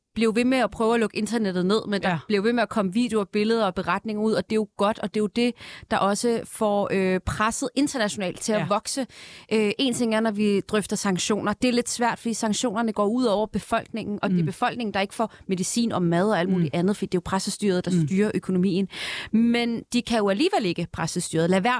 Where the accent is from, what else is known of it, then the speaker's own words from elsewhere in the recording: Iran; now in Denmark; Fordi mine forældre er tidligere iranske statsborgere, nu danske statsborgere, så kan de jo se på mit efternavn og på, hvordan jeg ser ud, at jeg er iraner.